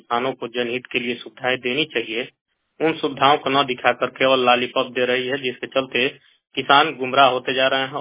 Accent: Bhatparani, Uttar Pradesh, India; और मैं उत्तर प्रदेश के देवरिया जनपद के भाटपरानी क्षेत्र का रहने वाला हूं, जो यूपी बिहार की सीमा से जुड़ा हुआ इलाका है।

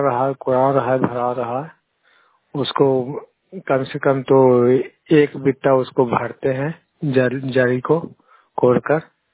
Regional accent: Bihar, India; नालंदा जिला के रहने वाला हूँ। गुरायपुर पंचायत के निवासी हूँ।

